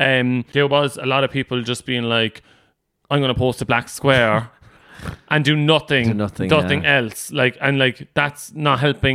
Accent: Ireland; Yeah, it's like the community aspect of like being Irish. Like even if you're Irish abroad, for example, like you mightn't even know someone that well, but like you help each other out.

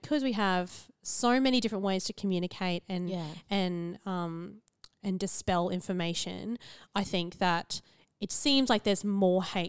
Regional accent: Queensland, Australia; I grew up in the central Queensland

